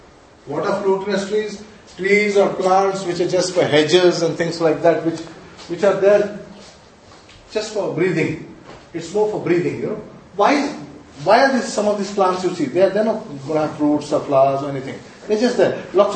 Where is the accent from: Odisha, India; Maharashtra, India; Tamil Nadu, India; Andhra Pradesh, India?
Odisha, India; I'm from Orissa. Our wealth was known by the amount of coconut trees we have.